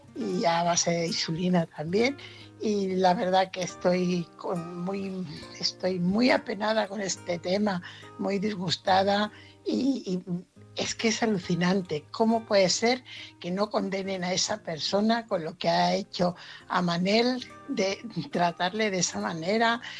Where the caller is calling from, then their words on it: Fuenlabrada, Community of Madrid, Spain; corresponsal de Fuenlabrada.